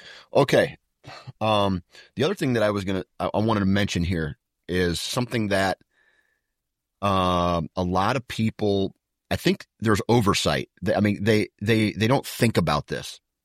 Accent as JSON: {"language": "English", "region": "Iowa", "country": "United States", "tie": "born or raised there", "said": "But then where I grew up in Iowa, it's damn near unlimited, right?"}